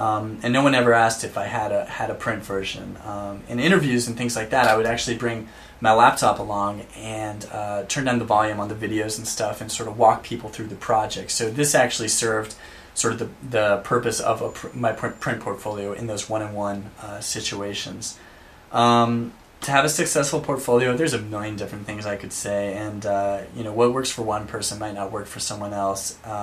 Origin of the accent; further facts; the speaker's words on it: Burke, Virginia, United States; now in San Francisco, United States; Cool to hear someone else from Northern Virginia area. I'm originally from Burke, Virginia, so representing. Things are good in San Francisco, thank you.